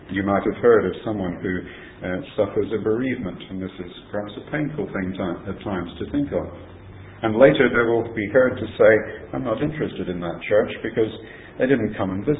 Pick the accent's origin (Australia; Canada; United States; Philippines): Australia; Tasmania; he discovered that I grew up in Tasmania, in Australia.